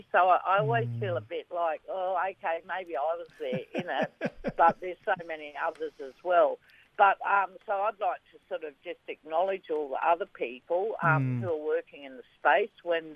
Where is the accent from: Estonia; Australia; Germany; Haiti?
Australia; Darwin, Northern Territory; now in Perth, Australia; But my people are actually from the Kimberley, so I'm from the Bardi people of the Kimberley. Although I was actually born in Darwin and grew up there, so I say a part of my heart belongs to Larrakia Nation.